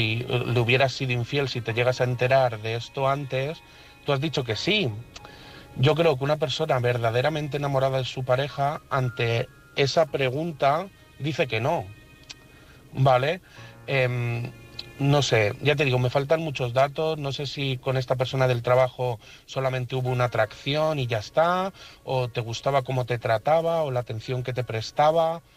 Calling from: Madrid, Community of Madrid, Spain; de Madrid

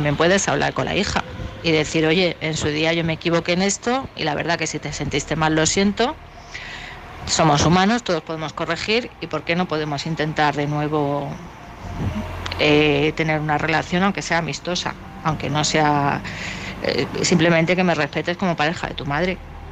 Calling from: Madrid, Community of Madrid, Spain; de Madrid.

